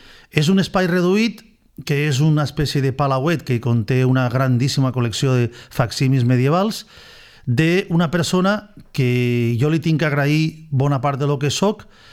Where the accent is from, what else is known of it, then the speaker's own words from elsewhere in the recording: Vinaròs, Valencian Community, Spain; encantadíssim de portar el nom de Vinaròs del meu poble arreu del món